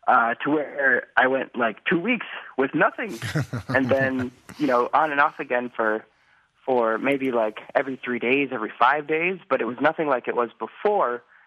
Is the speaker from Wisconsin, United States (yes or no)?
yes; Eau Claire, Wisconsin, United States; now in Dublin, Ireland; And I'm in Dublin right now, but I'm from Eau Claire. So I'm kind of cheating